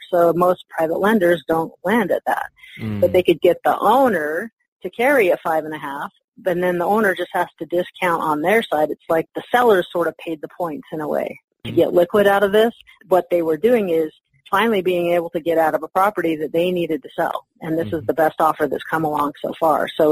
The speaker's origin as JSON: {"language": "English", "town": "Carson City", "region": "Nevada", "country": "United States", "tie": "born or raised there", "said": "So here in my hometown of Carson City, Nevada, somebody had a mobile home note."}